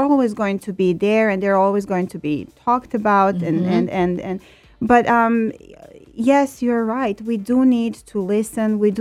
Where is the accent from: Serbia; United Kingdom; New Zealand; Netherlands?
Serbia; English is a second language; I grew up in Serbia. I don't know if you can say by my accent a little bit.